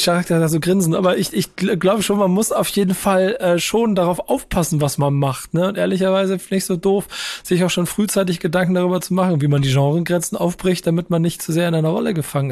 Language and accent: German; Hamburg, Germany; das bin Hamburger, das sage ich